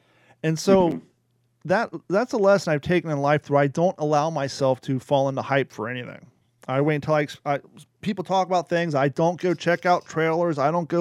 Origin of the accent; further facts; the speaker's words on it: Ohio, United States; a lesson that I learned from growing up in Ohio and going to Cedar Point